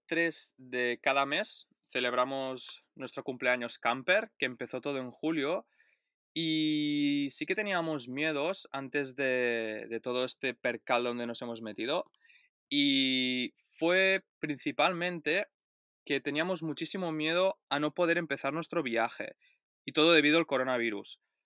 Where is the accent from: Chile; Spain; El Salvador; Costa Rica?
Spain; Barcelona, Catalonia; Yo, claro, como vengo de Barcelona, pues quizás esto es algo que tenemos más innato, ¿no?